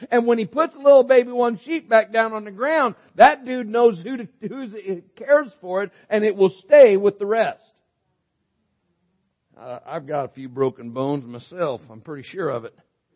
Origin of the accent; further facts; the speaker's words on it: Myrtle Creek, Oregon, United States; for Myrtle Creek, Oregon, my hometown, I'm believing God wants to do something great here.